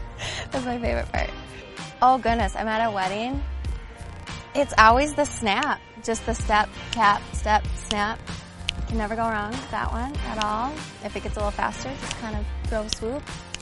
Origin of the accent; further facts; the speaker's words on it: Farmington, Minnesota, United States; I'm from Farmington, Minnesota, and this is my third year on the team.